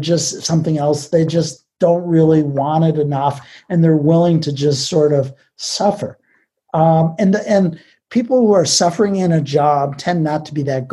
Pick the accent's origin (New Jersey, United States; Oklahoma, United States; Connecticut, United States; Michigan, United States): Michigan, United States; now in Seattle, United States; I'm from Michigan. And when I moved out to Seattle, people would say things like